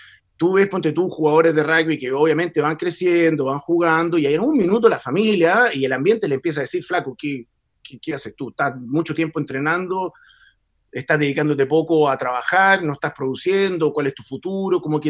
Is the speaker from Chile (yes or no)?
yes; Viña del Mar, Valparaíso, Chile; now in New Zealand; la playa donde yo nací y crecí